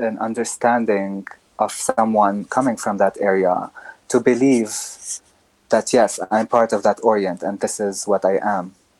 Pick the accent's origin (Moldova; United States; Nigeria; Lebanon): Lebanon; So I come from Lebanon